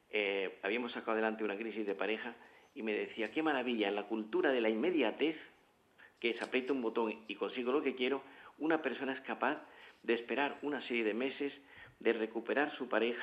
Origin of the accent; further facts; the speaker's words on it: Andalusia, Spain; moved away; soy andaluz, aunque llevo media vida, 3/4 de vida en España